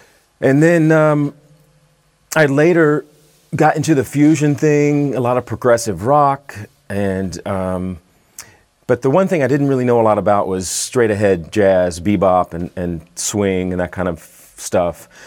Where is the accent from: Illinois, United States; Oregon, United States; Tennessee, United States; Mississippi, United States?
Mississippi, United States; I grew up in Mississippi, which is in the southern U.S., and it has a very, very rich culture musically.